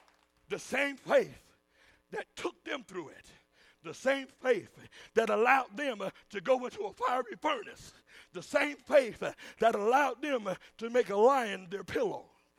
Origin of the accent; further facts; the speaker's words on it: Brooklyn, New York, United States; Y'all know I'm from Brooklyn, so sometimes it flashes in there sometimes.